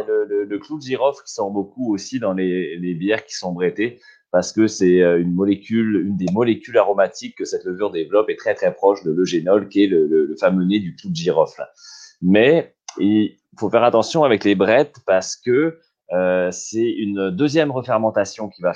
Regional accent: Saint-Malo, Brittany, France; C'est ma ville natale, ouais.

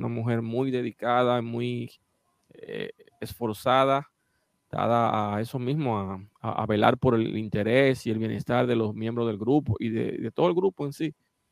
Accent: Haina, San Cristóbal, Dominican Republic; now in Santo Domingo, Dominican Republic; Yo viví en Jaina cuando eso, yo soy oriundo de Jaina, y me traen para acá, para Santo Domingo

